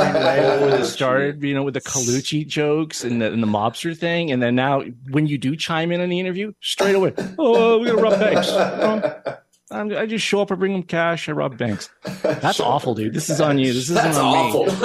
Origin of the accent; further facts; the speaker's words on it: Hamilton, Ontario, Canada; I'm from Hamilton. I've been beat up my entire life.